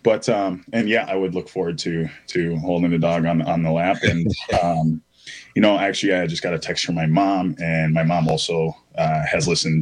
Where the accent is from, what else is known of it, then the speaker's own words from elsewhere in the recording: Saint Paul, Minnesota, United States; born there; I was born in St. Paul, but I had a lot of housing instability. You know, I lived in 35 different places by the time I was 15, wow. Unfortunately, including a homeless shelter on Wabasha across the street from where I work.